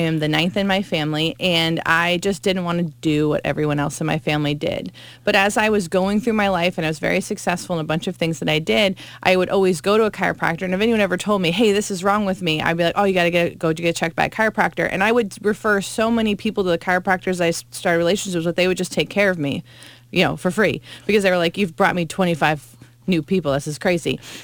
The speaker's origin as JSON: {"language": "English", "region": "Iowa", "country": "United States", "also_born_or_lived": "New York City / Maine / New Jersey / Rhode Island", "said": "I'm from Iowa. I've lived in New York City. I lived in Maine, New Jersey, Rhode Island, all over the place."}